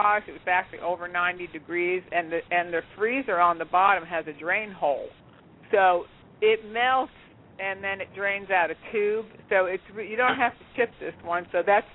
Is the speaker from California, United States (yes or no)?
no; New Jersey, United States; now in Florida, United States; I grew up in New Jersey, and we had hotter summers there than we ever had here in Florida.